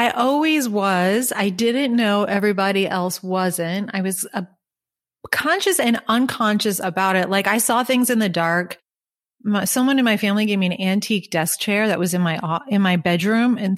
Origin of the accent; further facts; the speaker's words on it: Long Island, New York, United States; I grew up on Long Island. Don't judge me.